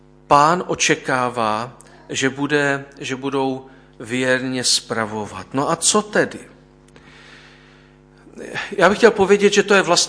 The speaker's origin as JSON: {"language": "Czech", "town": "Ostrava", "region": "Moravian-Silesian Region", "country": "Czechia", "tie": "born or raised there", "said": "já jsem vyrostl ve Vítkovických železárnách a strojírnách Klementa Gottwalda, to bylo v Ostravě"}